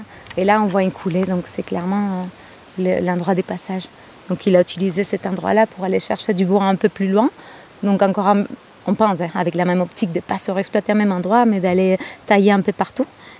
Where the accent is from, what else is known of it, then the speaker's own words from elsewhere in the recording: Spain; J'ai grandi en Espagne et au bord de l'eau en fait.